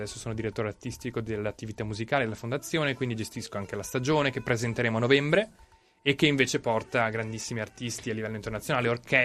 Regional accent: Castelfranco Veneto, Veneto, Italy; Quest'anno faremo un ponte con la mia città natale, Castelfranco Veneto

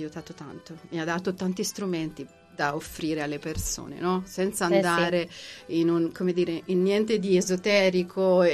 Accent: Milan, Lombardy, Italy; moved away as an adult; ancora ero a Milano perché io sono milanese

